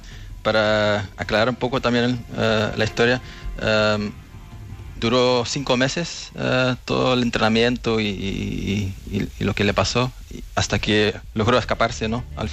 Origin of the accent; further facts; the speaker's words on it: Belgium; Spanish is a second language; Tampoco hablaba español antes, era uno de los traumas de mi padre, porque crecí en Bélgica, ¿no? Donde mi papá llegó.